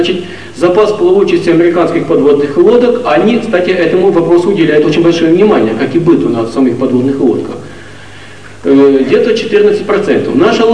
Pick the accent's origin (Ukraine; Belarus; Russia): Ukraine; И как истинный украинец, не хочу сказать большего слова